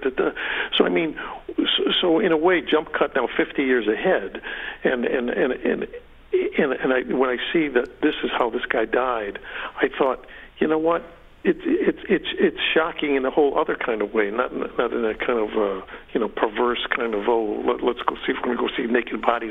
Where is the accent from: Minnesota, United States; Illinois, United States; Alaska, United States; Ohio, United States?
Illinois, United States; Chicago; he's from New York, I'm from Chicago